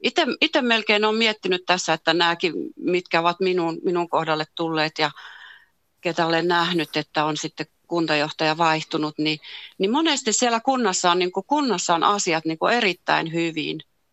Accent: Lapland, Finland; kun tästä tehtiin meillä Lapissa tämmöinen naisjohtajuusasia

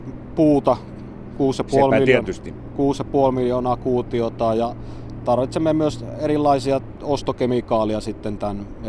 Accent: Central Finland, Finland; No, minähän olen kotoisin Keski-Suomesta ja asunut aikaisemmin myös Äänekoskella tuon vanhan tehtaan aikana.

